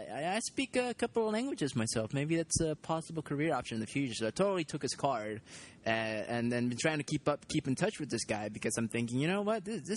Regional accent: United States; now in Japan; I'm an American, and because I've been living in Japan for X amount of time, I can actually play in their WMCQ.

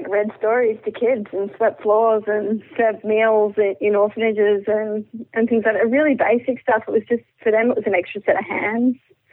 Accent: Australia; And I've never been to Indonesia before, which is strange for an Australian, because most Australians spend quite a lot of time in Bali in particular.

